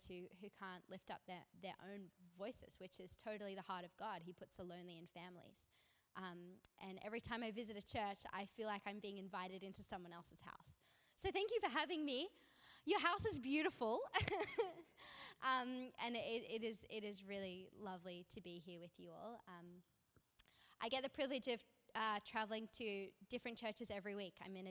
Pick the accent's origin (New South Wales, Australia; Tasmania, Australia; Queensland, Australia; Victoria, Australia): New South Wales, Australia; Manly; And I'm a local. I am from Manly. That's where I grew up.